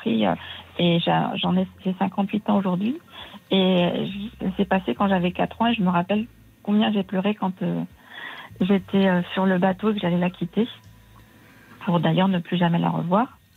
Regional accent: Algeria; born there; moi, je suis née en Algérie.

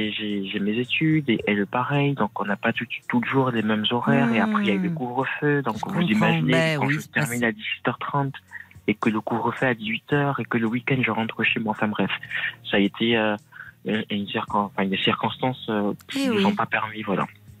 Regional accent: Occitanie, France; now in Paris, France; J'ai déménagé il y a 2 ans à Paris, je viens du Gers de base.

